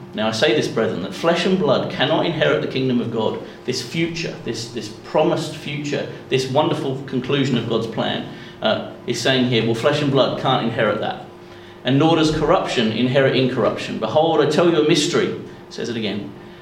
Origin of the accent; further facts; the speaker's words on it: Australia; I come from Australia